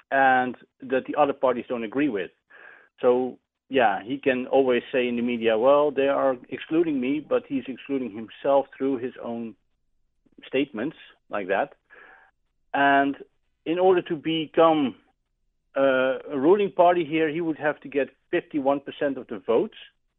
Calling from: Netherlands; I'm calling from the Netherlands.

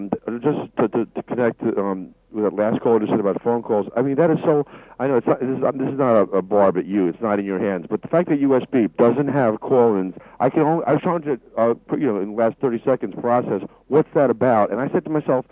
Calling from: Selden, New York, United States

